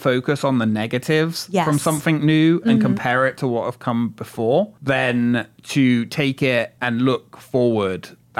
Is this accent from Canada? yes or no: no; England, United Kingdom; I grew up in England going to Western Supermare beaches.